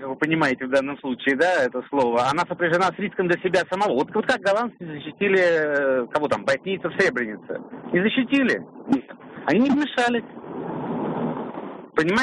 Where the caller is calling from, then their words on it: Saint Petersburg, Russia; я из Петербурга.